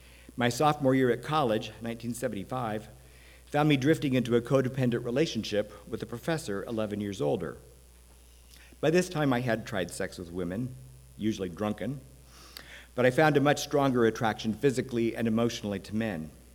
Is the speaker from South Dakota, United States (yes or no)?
no; Iowa, United States; The other thing that didn't help was I grew up in Iowa, and when I was still in high school, they lowered the drinking age to 18.